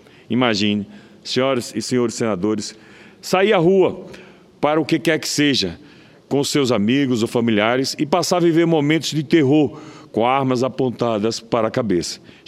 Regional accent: Itabaiana, Sergipe, Brazil; Na minha cidade natal, Itabaiana, de janeiro deste ano até a noite de ontem, foram 78 pessoas assassinadas

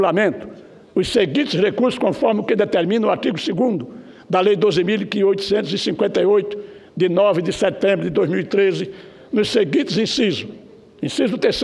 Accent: Alagoas, Brazil; lá no meu estado querido de Alagoas

